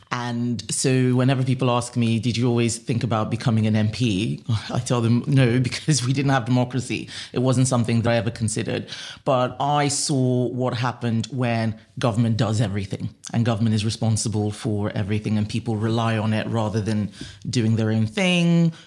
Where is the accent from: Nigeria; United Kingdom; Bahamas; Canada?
Nigeria; also born or lived in United States; And I grew up in Nigeria, apart from a brief period in the US when she had a fellowship at a university and she took her children with her. So I am very Nigerian in a way that many other people who are second generation aren't. I speak another language.